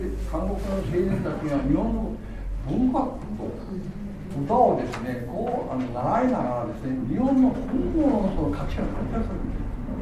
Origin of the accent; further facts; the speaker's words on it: China; born there; Japanese is a second language; 幼い時から私は中国で生まれて、そして中国語で勉強したら、その以後はですね、韓国語習って